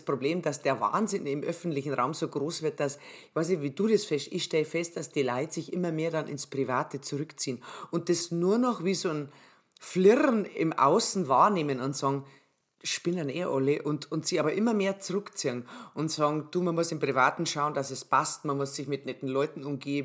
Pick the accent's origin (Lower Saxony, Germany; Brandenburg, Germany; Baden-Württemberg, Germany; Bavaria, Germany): Bavaria, Germany; Wir sind aus